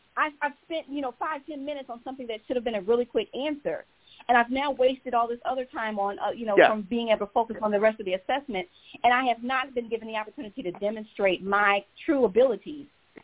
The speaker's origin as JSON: {"language": "English", "town": "Atlanta", "region": "Georgia", "country": "United States", "said": "For me, I'm from Atlanta, and I had this question."}